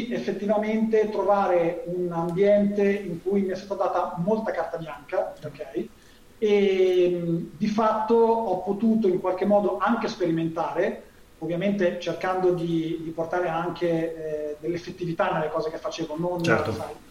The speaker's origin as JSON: {"language": "Italian", "town": "Livorno", "region": "Tuscany", "country": "Italy", "said": "sono toscano, di Livorno, quindi abbastanza egocentrico da non potermi definire tale."}